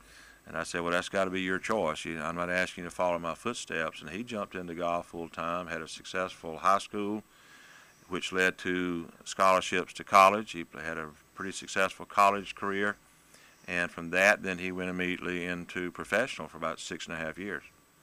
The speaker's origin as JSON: {"language": "English", "town": "Abbeville", "region": "South Carolina", "country": "United States", "tie": "born or raised there", "lives_now": "Greenwood, United States", "said": "I grew up in Abbeville. My first golf job was back there at my home course. I was brought to Greenwood in 1978, and then I've been in Greenwood ever since."}